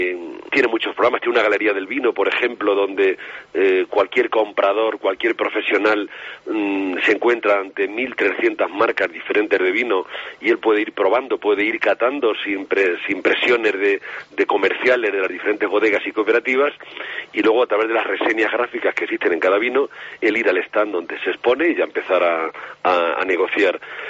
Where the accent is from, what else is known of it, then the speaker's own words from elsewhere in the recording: La Solana, Castilla-La Mancha, Spain; No puedo dejar de nombrar mi pueblo, que es La Solana, y seguro que hay ahora mismo escuchándonos muchísima gente de La Solana que vive en aquellas hermosas tierras catalanas.